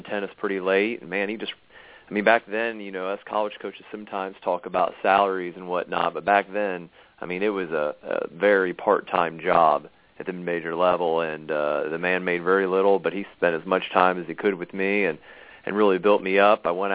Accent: Lima, Ohio, United States; Yeah, well, I'm originally from Ohio, in Lima, Ohio.

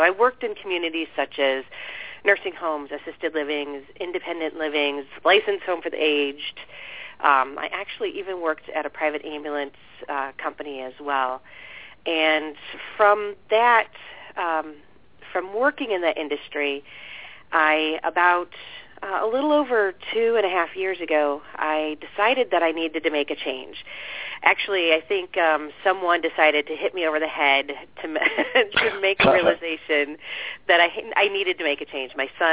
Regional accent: Canton, Ohio, United States; also born or lived in Detroit, United States; I was born and raised in Canton, Ohio. So to give you an idea, all the football players, Pro Football Hall of Fame. Then I moved to Detroit area. I lived in Detroit for about 16 years.

